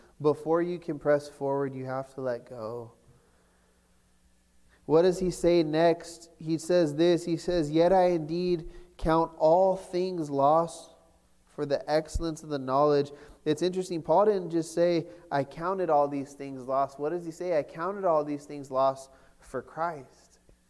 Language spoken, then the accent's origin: English; California, United States; How is it that I'm from California and I know more about what goes on here than you guys?